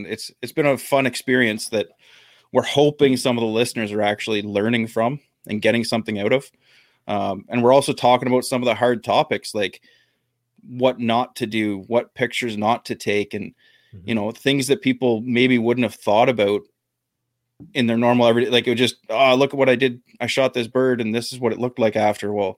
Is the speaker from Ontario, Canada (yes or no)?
yes; Ontario, Canada; we're both from Ontario, Canada, but like when we say we're from Ontario, Damien and I are from opposite sides of Ontario here.